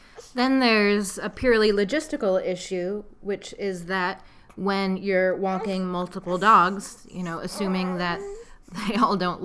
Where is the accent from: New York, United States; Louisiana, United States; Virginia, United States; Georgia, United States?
New York, United States; New York City; Now, I say this as a New Yorker with a New York dog and a New York training business, and so I haven't trained dogs so much in other places. I haven't really lived in that many other places